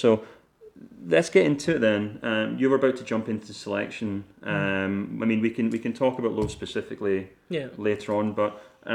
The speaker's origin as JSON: {"language": "English", "region": "Scotland", "country": "United Kingdom", "said": "Hey, as a Scot, I have nothing but admiration for the way that Michael O'Neill put that team together."}